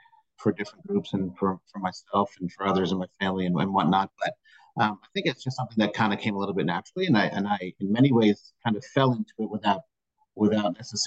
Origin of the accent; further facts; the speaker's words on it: Halifax, Nova Scotia, Canada; I'm originally from Halifax, so I grew up here. My family is pretty deeply rooted in Nova Scotia, so I'm African Nova Scotian.